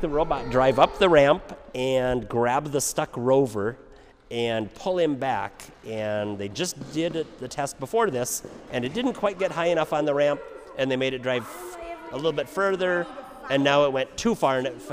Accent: Minnesota, United States; I'm a teacher from Minnesota.

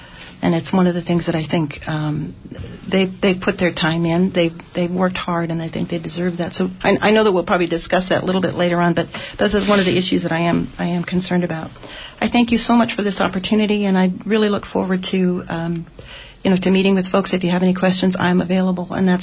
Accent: Ketchikan, Alaska, United States; I am a lifelong resident of Ketchikan. I was born and raised here in Ketchikan. Went to Ketchikan High School here.

